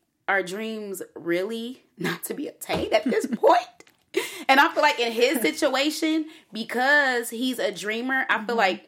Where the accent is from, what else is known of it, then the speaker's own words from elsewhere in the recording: Detroit, Michigan, United States; I'm from Detroit. We cousins.